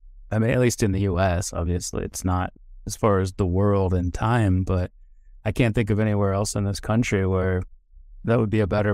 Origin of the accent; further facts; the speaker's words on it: Ohio, United States; Traveling east is harder, but that's also where I'm from. I was born and raised in Ohio, went to school in Ohio University in Athens in the south, at Ohio State in Columbus, in the middle of the state.